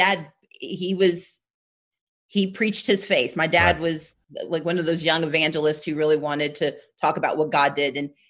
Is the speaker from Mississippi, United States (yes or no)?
yes; Gulfport, Mississippi, United States; born or raised there; also born or lived in Wisconsin